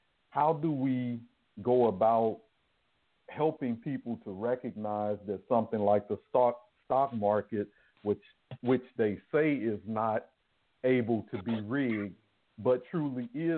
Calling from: Georgia, United States; calling from Georgia.

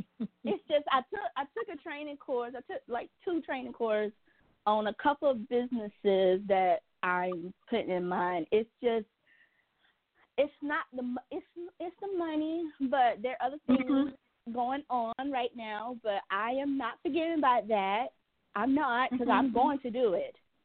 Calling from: Georgia, United States; I'm calling from Georgia.

